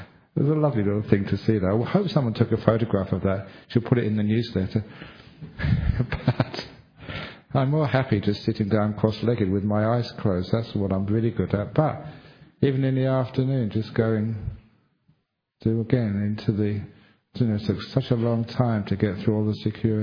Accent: Australia; I come from Australia.

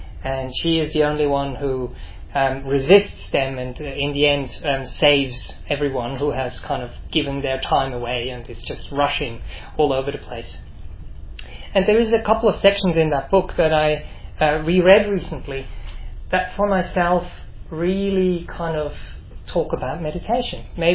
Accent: Switzerland; Right, so I'm from Switzerland, and when I was quite young, I don't know actually when

